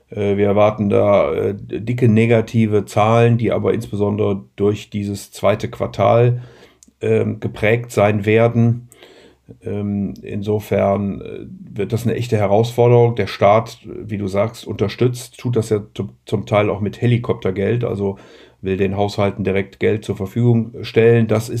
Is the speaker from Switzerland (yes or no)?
no; Rhineland, Germany; und bin ja Rheinländer und möchte deswegen auch immer den Menschen ein bisschen Hoffnung am Ende geben